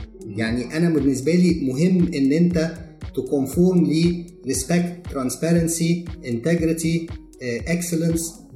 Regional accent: Egypt; يعني احنا المشكله عندنا في مصر ان لو حاجه نجحت لازم 50 واحد يعملها

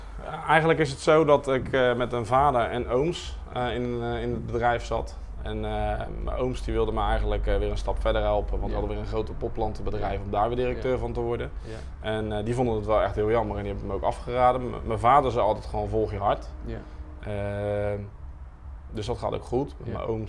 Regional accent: South Holland, Netherlands; Want ik kwam met de tuinbouw als Westlander.

